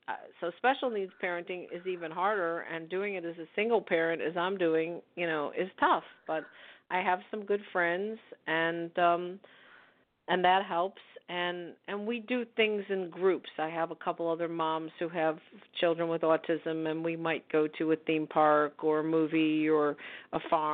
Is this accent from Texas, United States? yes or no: no; Philadelphia, Pennsylvania, United States; It's just … if you see it, it says I'm from Philly